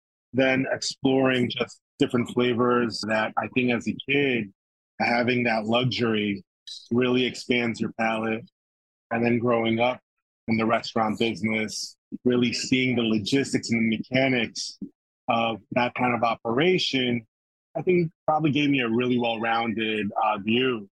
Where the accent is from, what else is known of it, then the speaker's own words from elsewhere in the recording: New York City, New York, United States; So I grew up in New York, specifically beyond just New York being a great melting pot, in Queens, where we just have the best sort of cuisines from all over the world.